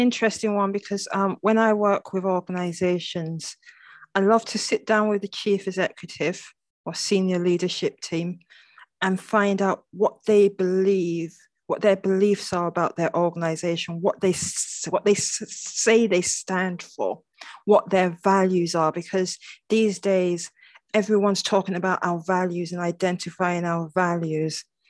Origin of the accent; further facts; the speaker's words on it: England, United Kingdom; born there; I was born in England. My parents are Nigerian.